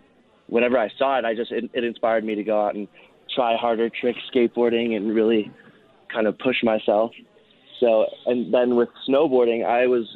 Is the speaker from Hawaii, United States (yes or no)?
yes; Hawaii, United States; I grew up in Hawaii and watched X Games religiously, summer and winter.